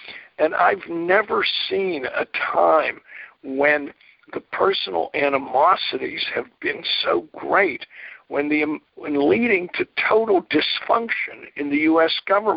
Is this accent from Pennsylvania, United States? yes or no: yes; Pennsylvania, United States; when I grew up in Pennsylvania